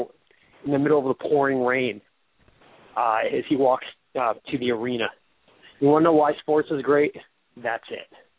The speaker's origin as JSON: {"language": "English", "town": "Wayne", "country": "United States", "tie": "born or raised there", "said": "I remember I was in a car in Wayne, my hometown."}